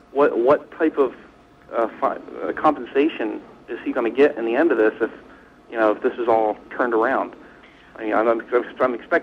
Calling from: Rochester, New York, United States; Rochester, New York.

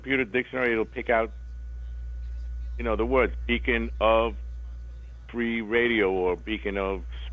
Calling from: Centereach, New York, United States; Center Reach.

